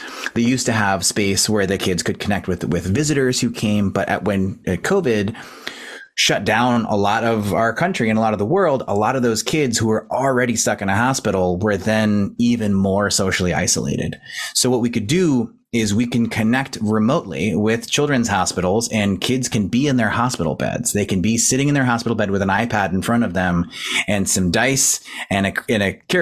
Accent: San Antonio, Texas, United States; It's my hometown, San Antonio, so it was really exciting to be able to serve my hometown.

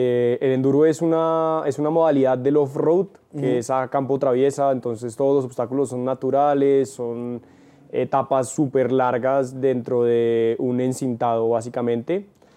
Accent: Colombia; Soy el primer colombiano en haber ganado una categoría de rally oficial en un mundial

